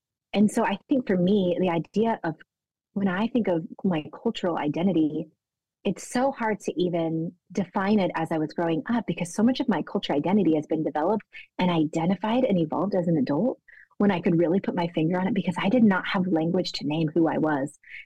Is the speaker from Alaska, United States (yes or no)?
no; Washington, United States; also born or lived in New Delhi, Indiana, United States; I was born in New Delhi, grew up in rural Washington State.